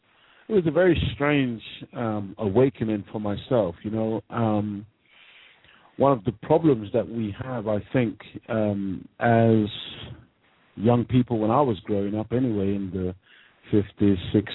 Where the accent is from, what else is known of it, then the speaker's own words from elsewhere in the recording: Jamaica; accent: Jamaican; other students, white students in my class, laughing at me every time I opened my mouth because I had my beautiful Jamaican accent.